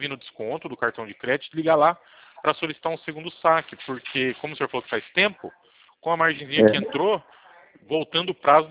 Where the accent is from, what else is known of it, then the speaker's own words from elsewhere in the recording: Itu, São Paulo, Brazil; Itu, São Paulo, interior, São Paulo.